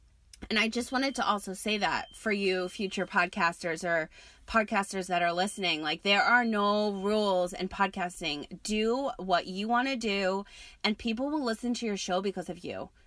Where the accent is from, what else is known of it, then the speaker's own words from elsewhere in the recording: Rhode Island, United States; now in San Diego, United States; I'm originally from Rhode Island.